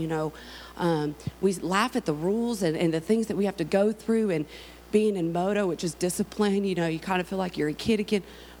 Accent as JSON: {"language": "English", "region": "California", "country": "United States", "also_born_or_lived": "North Carolina", "moved": "yes", "lives_now": "Georgia, United States", "said": "I came from California about 15 years ago. We moved to North Carolina, and then from there we ended up in Georgia and lived there for about 13 years now."}